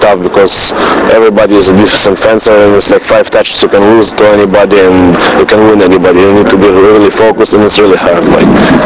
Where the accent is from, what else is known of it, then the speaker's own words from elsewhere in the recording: Israel; I'm from Israel. We never had a huge team